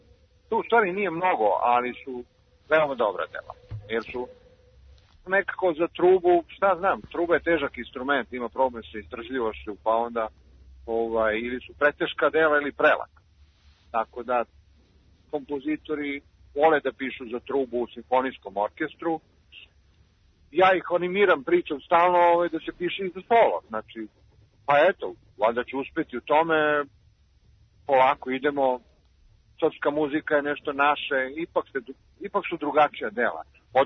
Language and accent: Serbian; Serbia; mi smo Srbi.